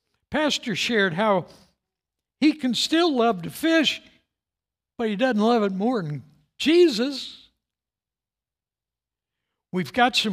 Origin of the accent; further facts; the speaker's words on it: St. Louis, Missouri, United States; Now, I grew up in St. Louis, taught my whole life not to stand up in a boat.